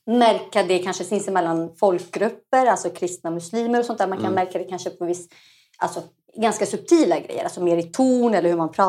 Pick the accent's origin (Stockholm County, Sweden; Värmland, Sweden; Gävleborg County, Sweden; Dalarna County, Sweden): Stockholm County, Sweden; accent: Stockholm; hon tror hon är 08 för att jag pratar stockholmska